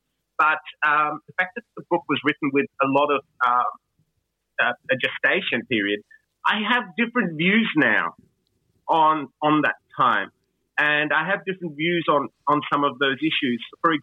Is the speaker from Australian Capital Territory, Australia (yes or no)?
no; Melbourne, Victoria, Australia; also born or lived in Calcutta / Alice Springs; growing up in Melbourne and Calcutta and spending a lot of time in Alice Springs